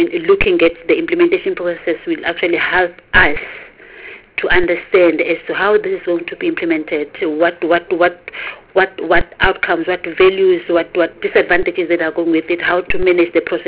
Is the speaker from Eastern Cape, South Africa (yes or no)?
no; KwaZulu-Natal, South Africa; it's not because I'm coming from KwaZulu-Natal